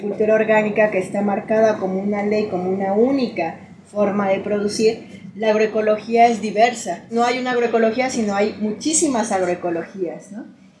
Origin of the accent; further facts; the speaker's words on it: Xochimilco, Mexico City, Mexico; vivo en Xochimilco, de donde soy originaria.